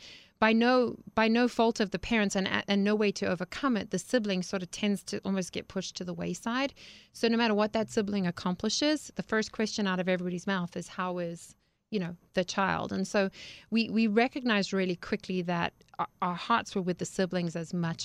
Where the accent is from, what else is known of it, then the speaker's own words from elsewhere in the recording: Zimbabwe; Well, I grew up in Zimbabwe, Africa, and I think that just by the process of growing up in a third world country